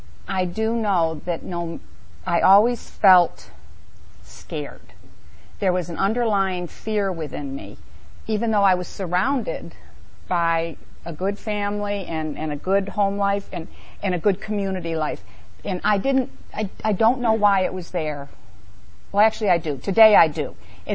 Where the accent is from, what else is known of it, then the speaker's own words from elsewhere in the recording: New York, United States; I grew up in New York State and it was legal to drink.